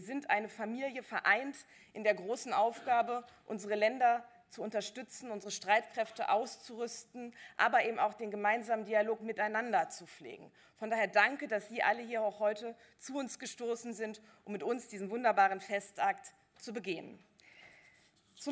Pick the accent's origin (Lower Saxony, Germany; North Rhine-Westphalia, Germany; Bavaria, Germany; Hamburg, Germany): Lower Saxony, Germany; da ich als Niedersächsin weiß